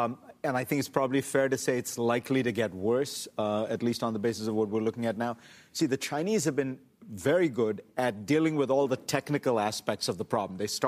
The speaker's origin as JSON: {"language": "English", "country": "India", "tie": "born or raised there", "said": "I grew up in India."}